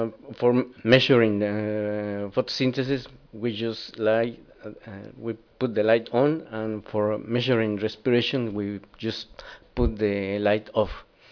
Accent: Mexico; English is a second language; I'm from Mexico.

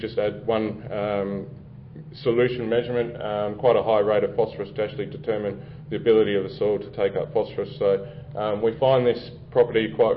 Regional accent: Australia; So obviously I'm Australian.

